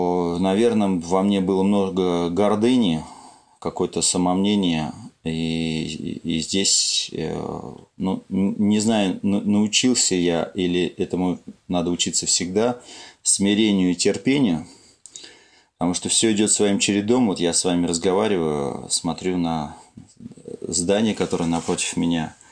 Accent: Moscow, Russia; born there; я родился в Москве, но в Смоленской области я влюбился в 86-м году.

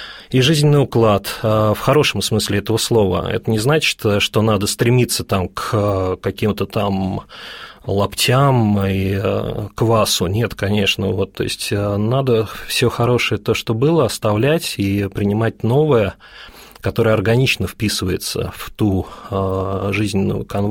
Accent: Moscow, Russia; я фактически рожден здесь, я родился в Лефортово, за Яузой, вот из 3 лет живу, практически не выезжая в Бауманском, Басманном районе

